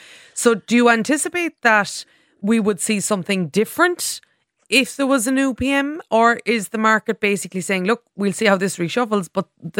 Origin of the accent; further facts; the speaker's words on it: Cork, Munster, Ireland; since I'm from Cork, you know where I stand on the outcome of that.